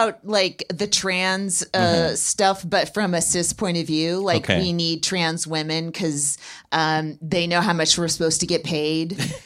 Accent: California, United States; I mentioned that I was from California

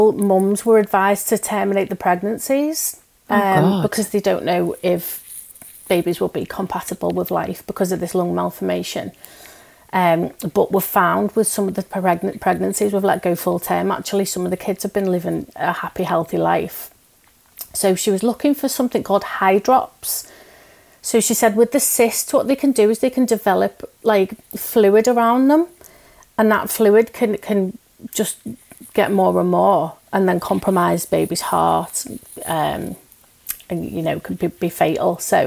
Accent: Wirral, North West England, United Kingdom; now in Hull, United Kingdom; obviously because I'm from the Wirral, but I live in Hull.

